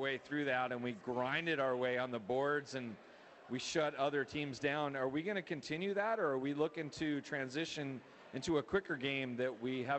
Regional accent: Long Beach, California, United States; I'm from Long Beach, California.

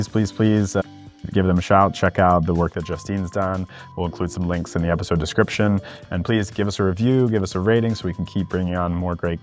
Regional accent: United States; now in London, United Kingdom; my partner's from Mexico City and I'm from the States and we live in London.

